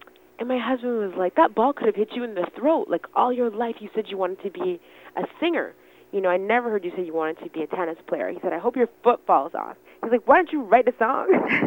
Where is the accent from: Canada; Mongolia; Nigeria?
Canada; Scarborough, Ontario; I was born and raised in Scarborough, and so it just, there were always so many different sounds around me